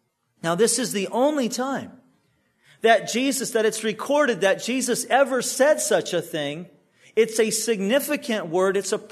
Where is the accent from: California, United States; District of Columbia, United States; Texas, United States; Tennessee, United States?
California, United States; When I was growing up in Orange County, my parents had this rule that my brother and I, that we could, you know, we could ride our bikes and skateboard